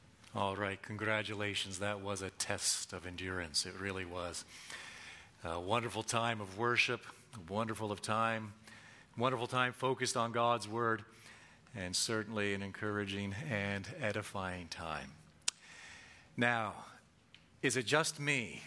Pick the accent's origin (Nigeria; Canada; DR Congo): Canada; Ontario; now in United States; I mean, growing up in Southern Ontario, Boston, Philadelphia, New York, sounded like they were speaking a different language. And for the past 15, 16 years, we've lived in Texas.